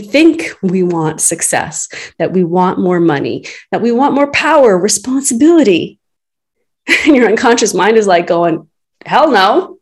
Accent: Canada; As a Canadian

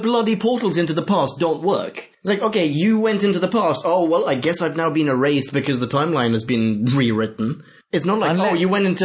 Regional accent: Sweden; Like, okay, I grew up in Sweden.

